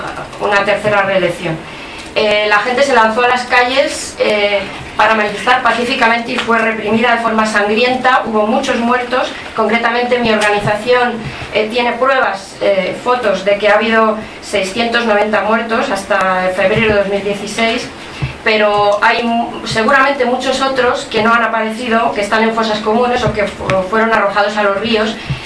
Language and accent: Spanish; Burundi; me gustaría hablar de cuál es la situación actual en mi país, en Burundi.